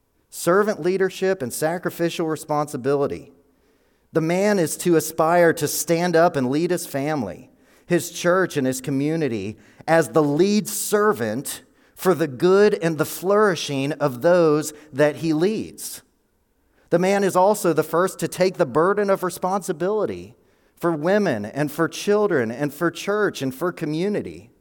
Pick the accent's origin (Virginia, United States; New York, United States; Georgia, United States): Georgia, United States; Growing up in Georgia, I kind of wrote down what I kind of thought the culture said was a real man.